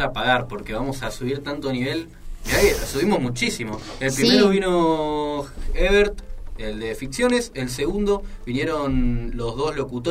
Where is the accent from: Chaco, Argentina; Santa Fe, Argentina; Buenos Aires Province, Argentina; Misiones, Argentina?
Buenos Aires Province, Argentina; Moreno; somos de Moreno y nos gusta lo de Moreno